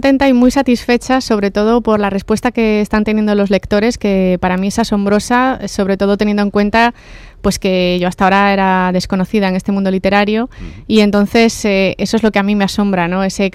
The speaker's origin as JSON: {"language": "Spanish", "region": "Galicia", "country": "Spain", "said": "yo soy gallega, adoro Galicia, pero también tengo una segunda patria, que es Cantabria, porque he ido mucho de pequeña, mi padre es de allí, tengo familia allí"}